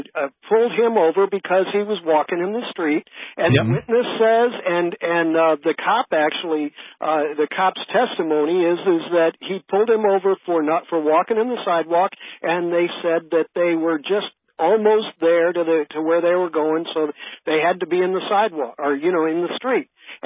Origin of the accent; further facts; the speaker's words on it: St. Louis, Missouri, United States; Because I'm from St. Louis originally, and that town has always been a bad one.